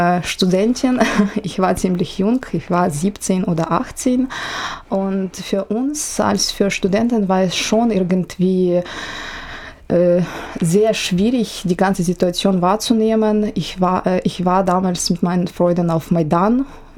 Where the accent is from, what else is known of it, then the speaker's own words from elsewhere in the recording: Ukraine; German is a second language; now in Germany; Ukraine ist für mich bester Ort in dieser Welt, weil es meine Heimatstadt ist. Ich wurde dort geboren, dort war meine Familie und unser Haus befindet sich etwa 200 Kilometer von Grenze zwischen Ukraine und Russland.